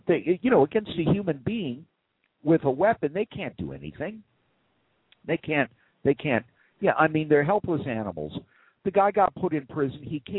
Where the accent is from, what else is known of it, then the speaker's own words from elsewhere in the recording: Pennsylvania, United States; I grew up outside Philadelphia, and it is great.